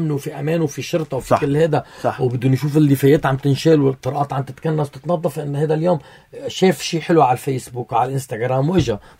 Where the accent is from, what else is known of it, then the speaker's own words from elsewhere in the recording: Lebanon; أنا بتوقف بمصلحة ضيعتي أولا كورتي ثانيا لبناني